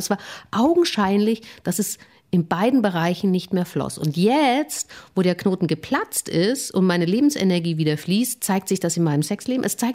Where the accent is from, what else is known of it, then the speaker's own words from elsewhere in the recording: Austria; Ich komme ja aus Österreich